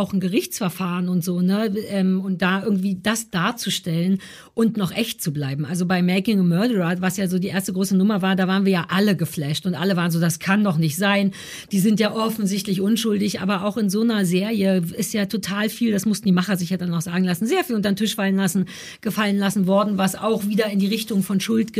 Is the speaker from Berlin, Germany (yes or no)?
yes; Berlin, Germany; vielleicht bin ich super behütet in Berlin aufgewachsen.